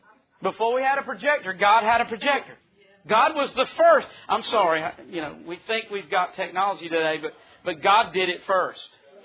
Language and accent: English; the South, United States; I come from the South. I'm in the South where we still deal with a lot of racism.